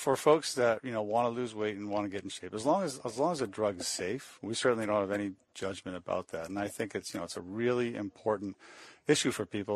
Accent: Maine, United States; Well, Portsmouth, like, I'm from Maine, and we work out of Portsmouth.

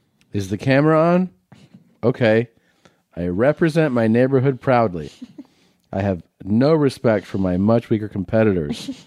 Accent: Florida, United States; now in Fort Worth, United States; I currently reside in Fort Worth, Texas, but I am originally from Florida.

